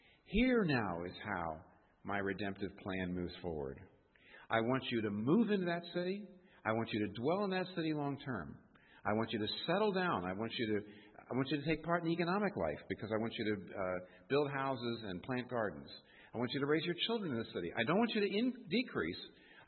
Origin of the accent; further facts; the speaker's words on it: United States; I can't remember it. I'm an American. I can't remember it all.